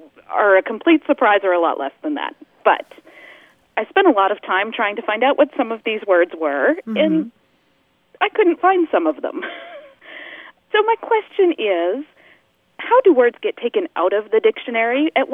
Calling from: North Richland Hills, Texas, United States; North Richland Hills, just outside of Fort Worth, Texas.

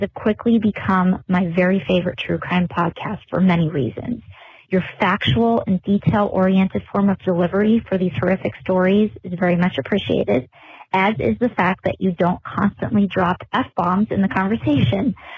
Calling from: Pennsylvania, United States; I'm calling from Northeast Pennsylvania.

